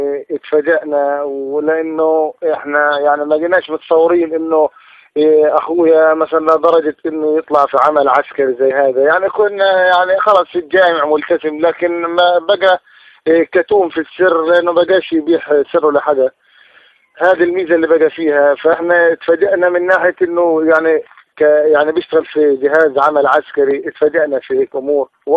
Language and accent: Arabic; Gaza Strip, Palestine; والله إحنا كشعب فلسطيني وفي قطاع غزة